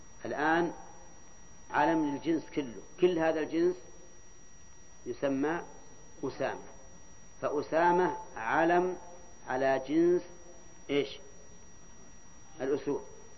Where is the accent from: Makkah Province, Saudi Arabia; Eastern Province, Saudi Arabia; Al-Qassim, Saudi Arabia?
Al-Qassim, Saudi Arabia; عندنا في القصيم